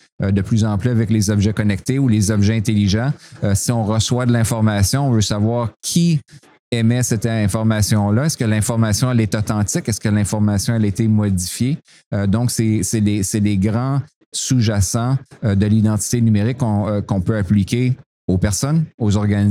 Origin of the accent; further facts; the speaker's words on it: Quebec, Canada; born there; Moi, je suis né au Québec.